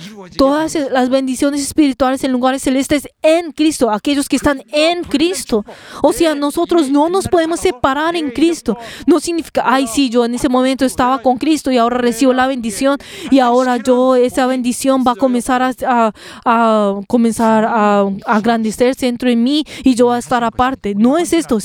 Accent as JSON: {"language": "Spanish", "country": "South Korea", "said": "Porque yo soy coreano en ese lugar."}